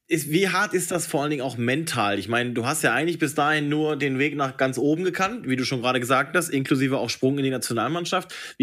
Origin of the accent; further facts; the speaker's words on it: Hamm, North Rhine-Westphalia, Germany; Da leben wollte ich nicht mehr. Also ich würde nicht nochmal in Hamm leben wollen.